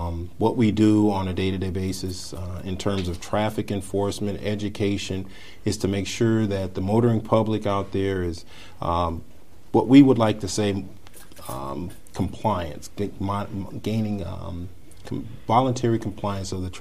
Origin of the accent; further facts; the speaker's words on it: Milwaukee, Wisconsin, United States; also born or lived in Southern US; I was 5 years old when we came from the South and moved to Milwaukee, and so that would have been the early 70s.